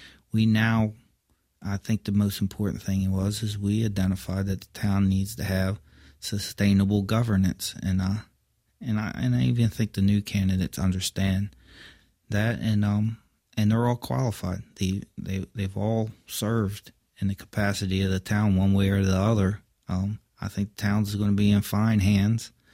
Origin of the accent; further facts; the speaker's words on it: Ocean City, United States; We're uniquely blessed in Ocean City. It's why I call it my hometown.